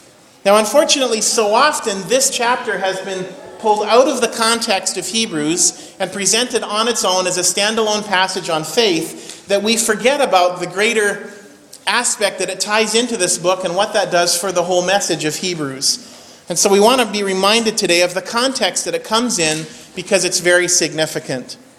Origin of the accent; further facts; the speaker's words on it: British Columbia, Canada; the area that I grew up in the North Okanagan.